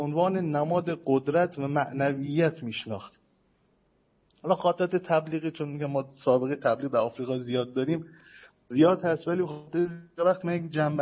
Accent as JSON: {"language": "Persian", "country": "Iran", "said": "من بهش میگفتم که از ایران هستم، حالا I am from Iran"}